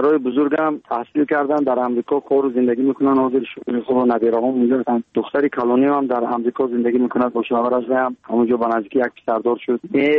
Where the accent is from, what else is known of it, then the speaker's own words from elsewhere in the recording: Tajikistan; برای وطنم، برای تاجیکستان عزیزم